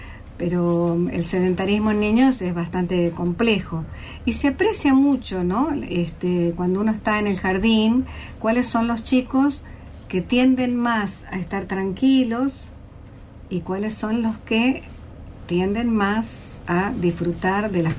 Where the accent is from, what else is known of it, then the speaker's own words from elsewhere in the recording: Buenos Aires, Argentina; Yo vengo de la ciudad de Buenos Aires